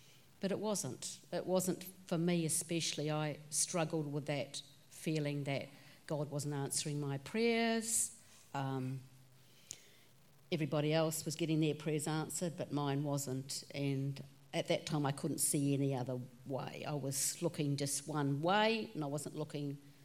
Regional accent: New Zealand; We journeyed down from New Zealand, obviously from my accent, and journeyed down to Wellington where my brother was working.

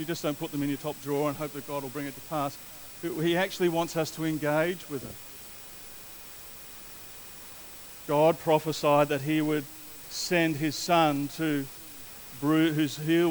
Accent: Australia; born there; I'm an Australian by birth. I love the people of my nation. I love Australia.

